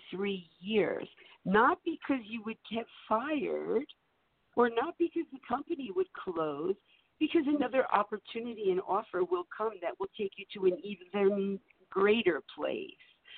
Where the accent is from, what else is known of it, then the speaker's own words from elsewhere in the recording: New Jersey, United States; So I know western New Jersey. I grew up in New Jersey, so I know about it.